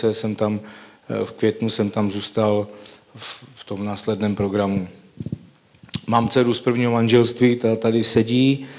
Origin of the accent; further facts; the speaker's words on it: Havířov, Moravian-Silesian Region, Czechia; pocházím z Havířova. Někdy v roce 97 jsem uvěřil v Havířovském sboru.